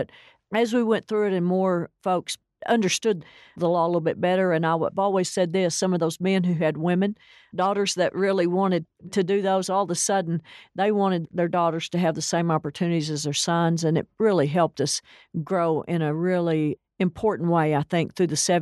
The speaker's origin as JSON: {"language": "English", "town": "Tulia", "region": "Texas", "country": "United States", "tie": "born or raised there", "said": "Growing up in Tulia, my folks were tech people"}